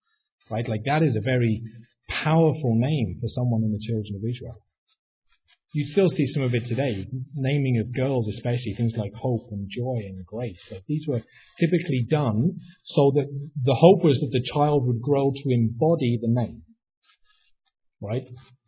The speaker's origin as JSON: {"language": "English", "country": "United Kingdom", "said": "for me, I couldn't, being British, you know, very dour and sophisticated"}